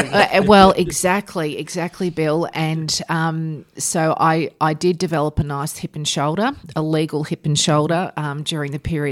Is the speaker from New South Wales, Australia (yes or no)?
no; Geelong, Victoria, Australia; Well, I was born in Baxter House in Geelong, as many of us were, and I did my early formative years growing up in Geelong and in Herne Hill specifically.